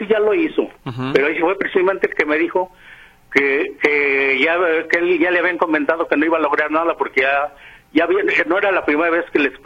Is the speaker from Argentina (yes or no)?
no; Mexico; Afortunadamente, pues, no somos todos los mexicanos.